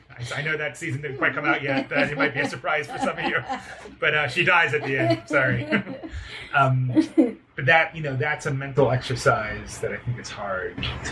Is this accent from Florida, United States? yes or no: yes; Miami, Florida, United States; I was raised in Miami, which is like a bit of a linguistic bubble, because it had a lot of Hispanic culture, but English, and just kind of isolated from other cities.